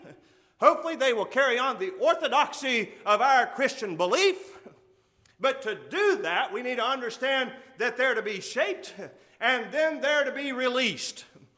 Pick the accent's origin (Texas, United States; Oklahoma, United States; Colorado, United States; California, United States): Texas, United States; There was a similar tree. I grew up with them in Texas, and I like them.